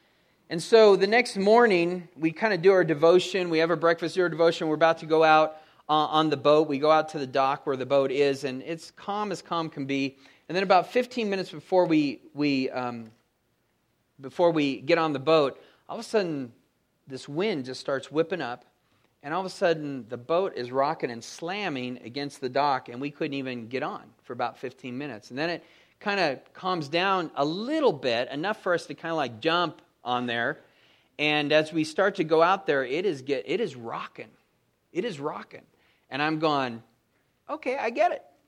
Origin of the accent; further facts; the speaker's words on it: San Diego, California, United States; Now, I grew up in San Diego, so I know the ocean really well.